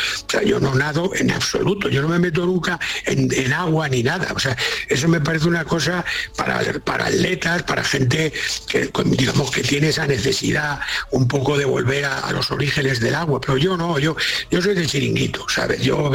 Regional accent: Castile, Spain; En mi pueblo, por ejemplo, castellano, cuando se ve un árbol, la gente dice, mira, un árbol

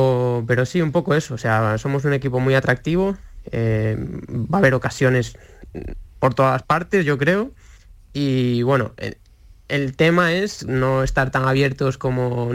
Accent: Vigo, Galicia, Spain; Que hablo de Vigo, que es de donde soy yo.

